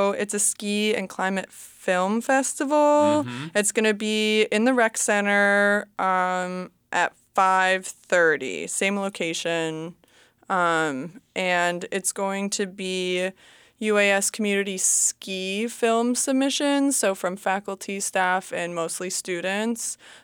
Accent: Connecticut, United States; moved away as an adult; now in Juneau, United States; I'm originally from Connecticut, and I came out here as an AmeriCorps and worked for Juno Suicide Prevention Coalition and have since stayed.

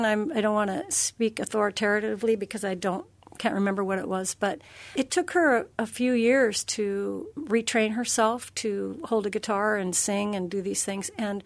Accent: California, United States; I chose this to include in my solo set because I'm from California.

